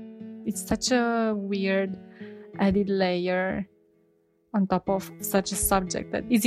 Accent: Romania; I'm from Romania and my COVID count is 2.

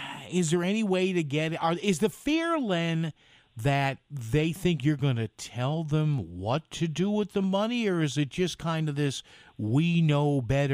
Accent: New Haven, Connecticut, United States; growing up in New Haven in an Italian household, how many times did I hear, "Will you shut up, please?"

